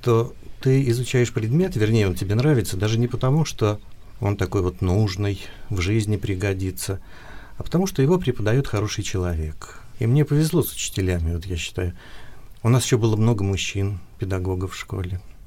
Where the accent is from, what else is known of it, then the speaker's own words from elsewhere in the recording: Sochi, Krasnodar Krai, Russia; Очень хорошо проходило мое детство в Сочи. Ну, представьте, маленький город на берегу моря, счастливое детство, жизнь во дворе